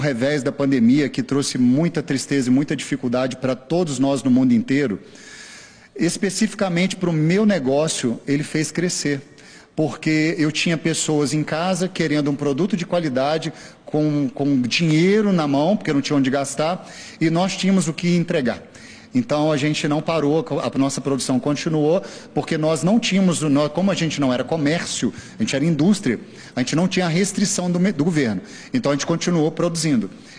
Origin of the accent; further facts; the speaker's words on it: Juiz de Fora, Minas Gerais, Brazil; Eu sou de Minas, eu sou de Juiz de Fora, uma cidade onde a linguiça hoje é patrimônio cultural da cidade.